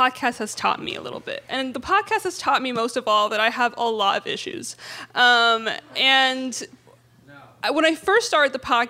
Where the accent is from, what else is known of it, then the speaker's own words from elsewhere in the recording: Syria; first language Arabic; English is a second language; even though Arabic was my first language and I'm Syrian, I'm like, am I Syrian enough?